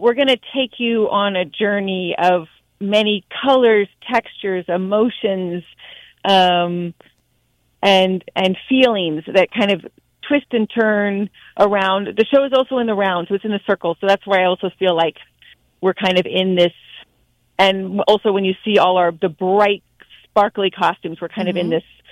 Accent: San Francisco, California, United States; So I grew up in San Francisco. I grew up going to the Pickle Family Circus.

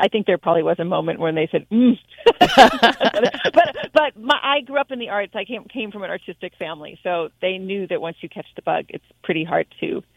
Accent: San Francisco, California, United States; So I grew up in San Francisco. I grew up going to the Pickle Family Circus.

